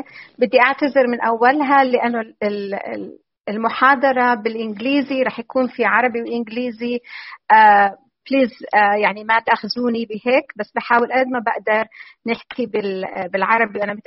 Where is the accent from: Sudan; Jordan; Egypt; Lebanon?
Jordan; also born or lived in United States; now in Sydney, Australia; طبعاً أنا جيت من الأردن، درست بالجامعة الأردنية